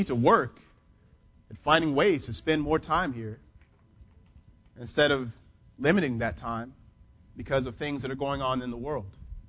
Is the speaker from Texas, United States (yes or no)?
yes; Conroe, Texas, United States; I'm from East Texas, from Conroe, a small, mostly predominantly black community.